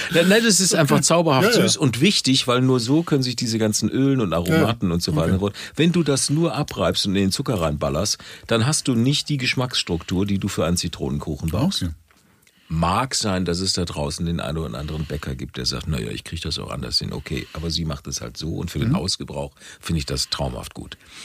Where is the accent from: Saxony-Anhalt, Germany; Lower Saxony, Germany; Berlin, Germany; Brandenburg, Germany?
Berlin, Germany; also was wir als Berliner kennen